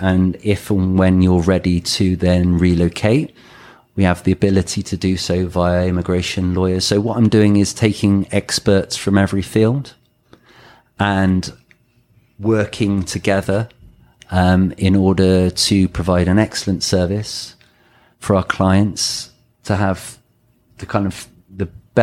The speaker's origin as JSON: {"language": "English", "country": "United Kingdom", "said": "of course, we're British."}